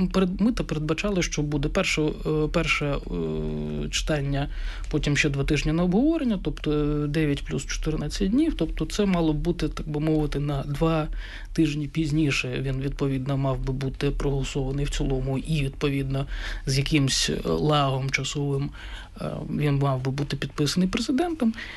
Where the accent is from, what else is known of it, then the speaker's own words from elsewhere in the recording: Kharkiv, Kharkiv Oblast, Ukraine; я хотів би розказати історію харківську, як харків'янин, да, за походженням, відповідно, я не втрачаю зв'язку з своїм рідним містом